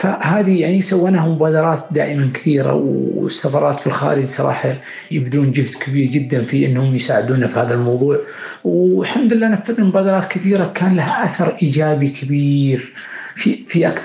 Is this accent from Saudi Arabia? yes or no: yes; Saudi Arabia; نحن كشعب سعودي اللي يملك ثقافة وأخلاق وقيم ومبادئ يجب أن تصدر